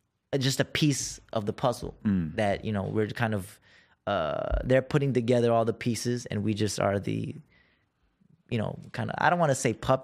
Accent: United States; I mean, because I grew up in the States, so I couldn't speak the language very well.

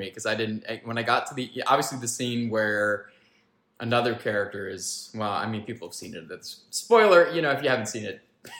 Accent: Ohio, United States; also born or lived in Georgia; I'm from Ohio originally, and then spent a lot of time in Georgia, moved around a bunch.

